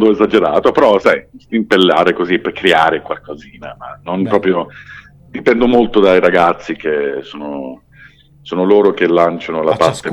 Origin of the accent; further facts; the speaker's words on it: Canada; first language English; Italian is a second language; io sono canadese, cioè io sono madrelingua inglese.